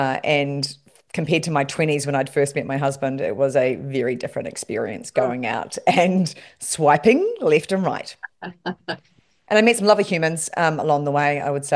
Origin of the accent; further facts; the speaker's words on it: New Zealand; while I'm Kiwi